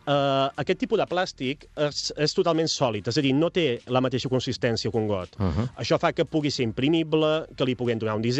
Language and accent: Catalan; Ciutadella, Balearic Islands, Spain; Jo som de Ciutadella